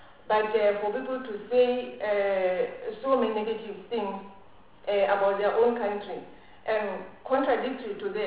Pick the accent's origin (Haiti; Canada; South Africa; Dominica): South Africa; we say we are proudly South African, we are South Africans, regardless of the color of our skin